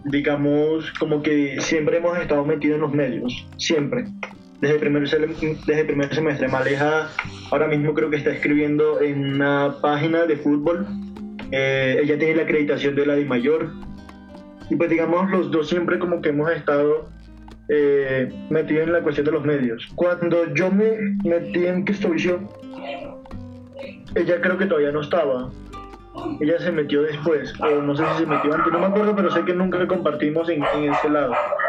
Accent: Cesar, Colombia; born there; yo nací en Cosi Cesar el 15 de junio del 2000. Yo apenas voy para 20 añitos.

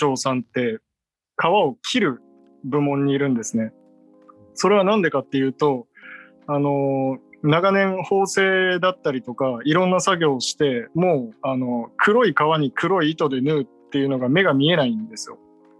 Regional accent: Osaka, Japan; 僕出身が関西で、今地元が大阪なんですよ。

